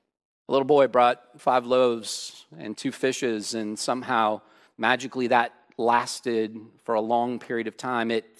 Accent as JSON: {"language": "English", "town": "San Bernardino", "region": "California", "country": "United States", "tie": "born or raised there", "said": "I grew up in San Bernardino, California. If you don't know where that is, be grateful. But I grew up in San Bernardino, California, not the wealthiest of towns."}